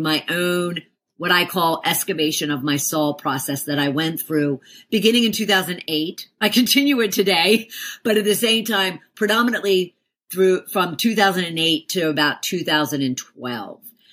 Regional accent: Philadelphia, Pennsylvania, United States; one of 12 kids. I grew up in Philly, live in Atlanta, Georgia.

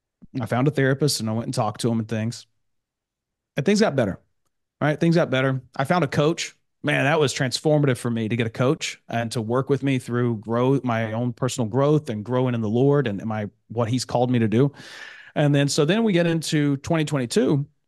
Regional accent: Tennessee, United States; I grew up in Northeast Tennessee, the Great Smoky Mountains. There, it's beautiful.

